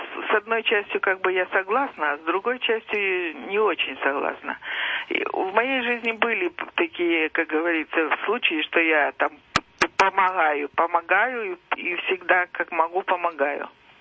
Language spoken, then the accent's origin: Russian; Moscow, Russia; вот я из Москвы